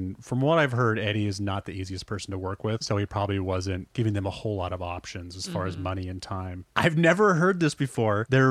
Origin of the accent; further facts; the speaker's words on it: Montana, United States; because I grew up in Montana